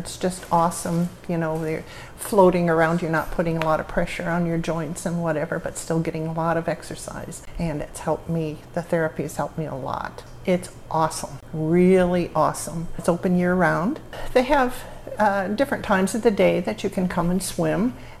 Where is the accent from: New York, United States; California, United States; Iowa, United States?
Iowa, United States; Monticello; I'm from Monticello.